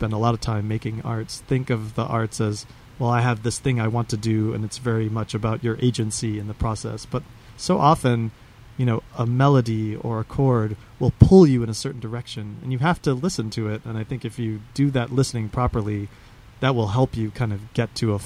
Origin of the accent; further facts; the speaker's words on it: Slidell, Louisiana, United States; I grew up outside New Orleans in a suburb called Slidell.